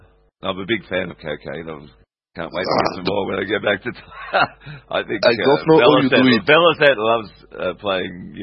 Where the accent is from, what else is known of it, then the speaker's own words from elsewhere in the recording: United Kingdom; born there; I mean, I'm British. I'm born in the UK, so yeah.